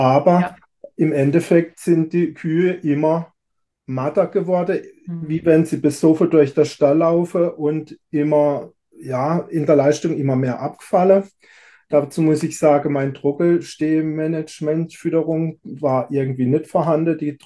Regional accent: Baden-Württemberg, Germany; Ich komme aus Südbaden, genauer auf der Hälfte zwischen Straßburg und Freiburg. Manch einer kennt auch den Europapark, der ist 10 Kilometer südlich von mir.

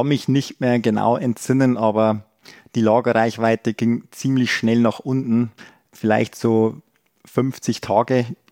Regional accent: Bavaria, Germany; Also ich bin aus Bayern, Nähe Österreich.

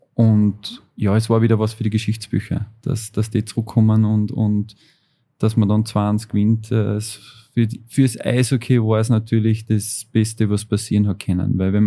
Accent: Austria; born there; Aber ich glaube, ich bin der einzige gebürtige Österreicher, wo das bis jetzt geschafft hat.

